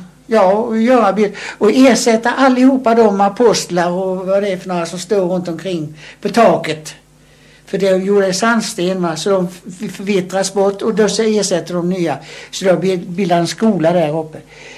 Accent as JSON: {"language": "Swedish", "country": "Sweden", "said": "Vi kom från Sverige och vi skulle åka om en timme"}